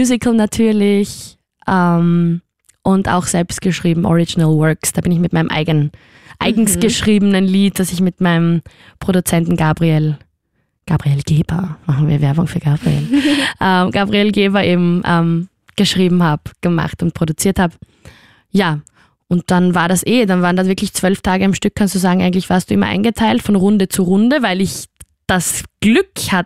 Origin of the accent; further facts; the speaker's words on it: Styria, Austria; now in Vienna, Austria; Und ich bin Sängerin und Schauspielerin und komme eigentlich aus der Steiermark, spreche jetzt aber trotzdem Hochdeutsch mit dir und lebe in Wien zurzeit.